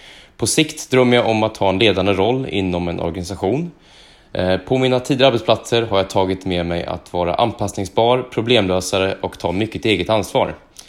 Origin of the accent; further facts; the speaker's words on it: Karlstad, Värmland, Sweden; flyttade till Karlstad för att min flickvän och sambo har fått en ny tjänst inom sin organisation samt att jag kommer ursprungligen från Karlstad och har familj och släkt där.